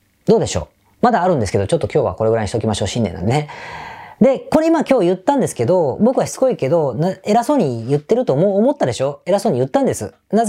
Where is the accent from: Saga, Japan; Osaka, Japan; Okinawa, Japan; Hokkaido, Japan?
Osaka, Japan; 地元僕大阪なんですが、